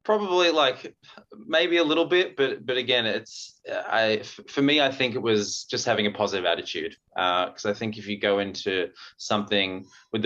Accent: Melbourne, Victoria, Australia; I cancelled one of our biggest shows that we had for the tour to fly down to my home state, Melbourne, to enter in this Lego competition.

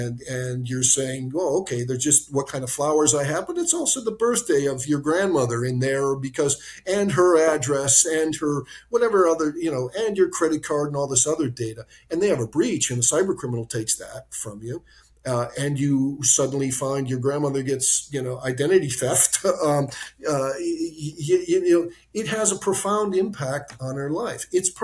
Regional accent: United States; now in London, United Kingdom; But I tell you, I'm an American. I'm living over in London

